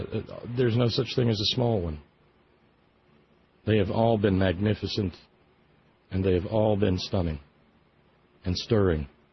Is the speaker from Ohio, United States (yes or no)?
no; Los Angeles, California, United States; Being as I'm from California, I can relate. South Central Los Angeles.